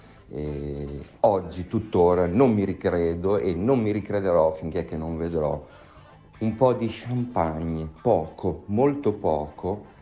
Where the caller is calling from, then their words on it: Imola, Emilia-Romagna, Italy; Siamo da Imola e sono veramente grande.